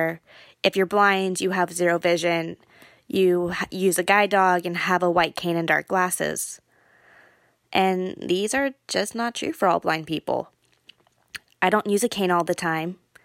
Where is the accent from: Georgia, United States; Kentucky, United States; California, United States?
California, United States; Cupertino; I am from Cupertino, California.